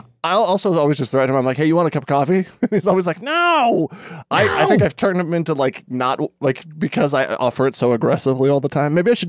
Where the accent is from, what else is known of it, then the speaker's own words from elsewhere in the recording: New Mexico, United States; oh, I'm from New Mexico. It's like Mexico, but newer and further north.